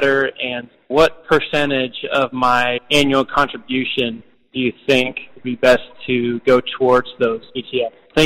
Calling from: Oregon, United States; I'm from Oregon.

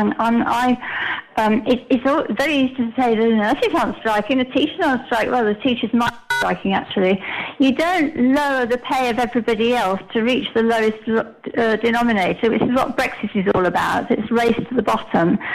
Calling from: Alicante, Valencian Community, Spain; Hi, Giles. It's … Alicante.

